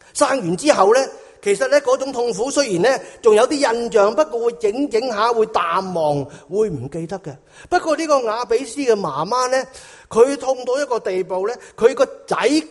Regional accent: China; 即是我哋中国人改名都好讲究啊

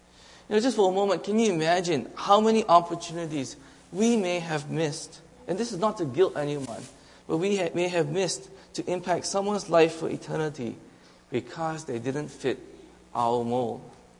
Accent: Malaysia; I grew up in Malaysia. I was born and raised there. And if you know anything about Malaysia, it's pretty much just like Canada. It's a multicultural, multi-ethnic community.

